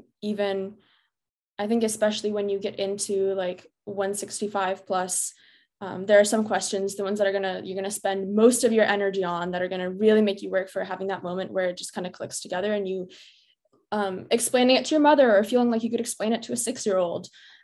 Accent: Canada; I go to Dalhousie, so I'm Canadian. I'm in Halifax.

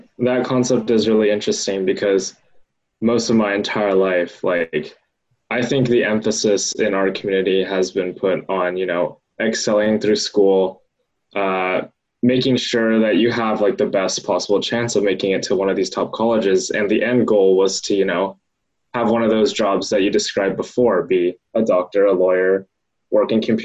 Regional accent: Portland, Oregon, United States; also born or lived in Berkeley; I'm from Portland. I was actually born in Berkeley, but I was two when I moved, so I don't remember a single thing. But I've grown up in kind of the more affluent suburbs around Portland.

